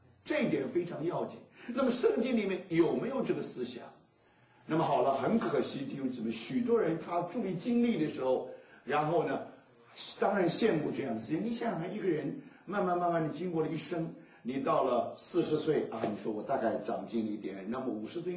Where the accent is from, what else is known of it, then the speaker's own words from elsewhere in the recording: China; 这是我们中国人，我们把它翻译错误了